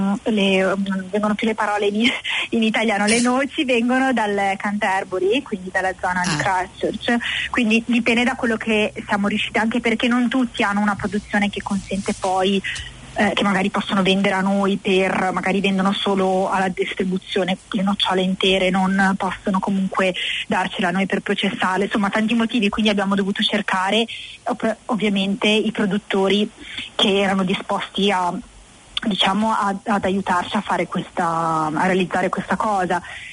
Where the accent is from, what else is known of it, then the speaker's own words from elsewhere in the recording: Genoa, Liguria, Italy; now in Nelson, New Zealand; siamo un po' fuori zona perché veniamo da Genova.